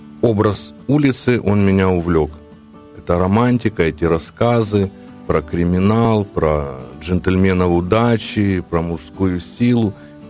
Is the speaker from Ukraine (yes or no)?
yes; Kyiv, Ukraine; Мені 47 років буде в октябрі місяці. Я коренной киевлянин, родился на лесном массиве.